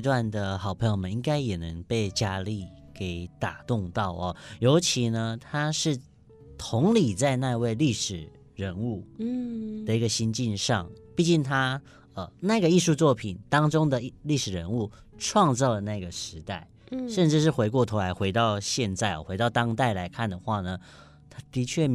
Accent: Yunlin County, Taiwan; 对，这是我们云林人的特色。

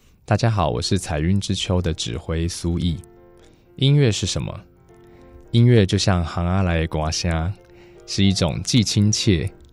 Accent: Tainan, Taiwan; 对，我是台南人。

